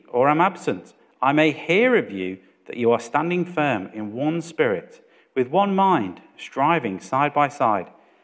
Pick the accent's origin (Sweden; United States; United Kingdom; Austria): United Kingdom; Thurlaston, England; You know, growing up in Thurleston, not too far away, we used to come and visit here.